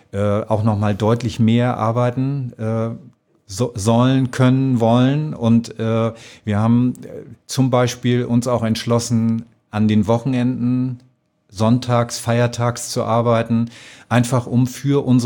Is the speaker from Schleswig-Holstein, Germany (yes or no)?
yes; Schleswig-Holstein, Germany; now in Austria; Ja, also ich komme aus einem kleinen Dorf an der Nordsee. Das ist fast an der dänischen Grenze. Sind noch 50 Kilometer bis nach Dänemark. Also nördlicher geht es schon fast gar nicht in Deutschland.